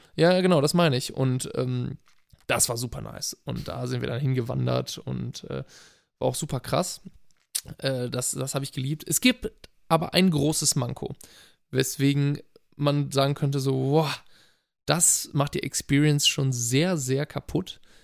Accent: Salvador, Bahia, Brazil; German is a second language; bei Salvador, meiner Heimatstadt, und bei Bahia

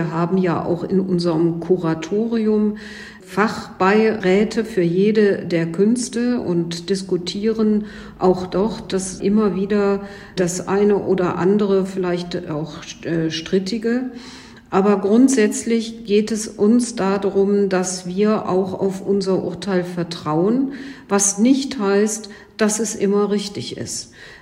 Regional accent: Cologne, North Rhine-Westphalia, Germany; Ich darf Ihnen als Kölnerin verraten

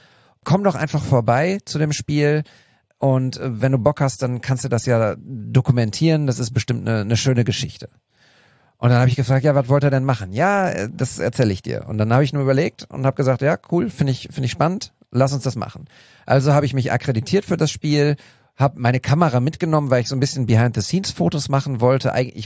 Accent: North Rhine-Westphalia, Germany; wir sind in der Nähe von Münster aufgewachsen

